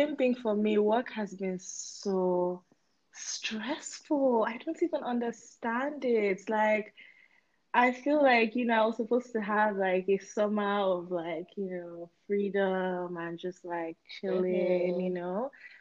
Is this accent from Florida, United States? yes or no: yes; Miami, Florida, United States; now in California, United States; I was away from California for like 2 months. I was back home in Miami.